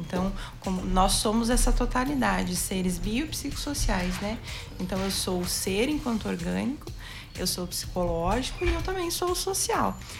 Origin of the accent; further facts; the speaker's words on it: Ponta Grossa, Paraná, Brazil; now in Guarapuava, Brazil; Eu, enfim, sou de Ponta Grossa, venho para cá, né, para Guarapuava.